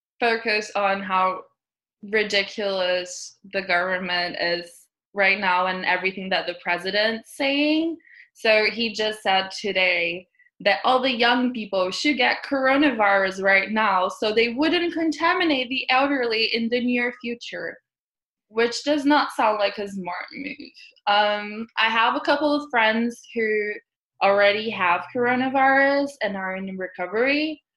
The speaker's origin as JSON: {"language": "English", "country": "Brazil", "lives_now": "Brooklyn, United States", "said": "I'm located in Brooklyn, New York, and I'm originally from Brazil."}